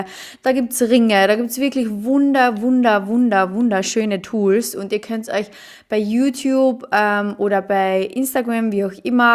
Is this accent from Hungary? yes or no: no; Austria; Bei uns in Österreich